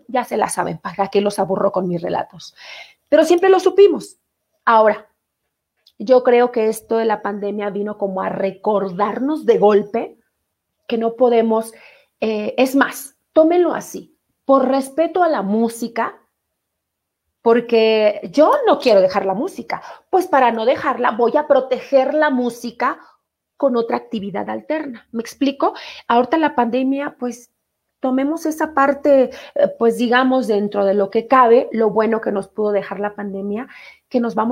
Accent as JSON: {"language": "Spanish", "region": "Mexico City", "country": "Mexico", "tie": "born or raised there", "said": "cerca de la casa, allá en Leyes de Reforma, donde yo nací."}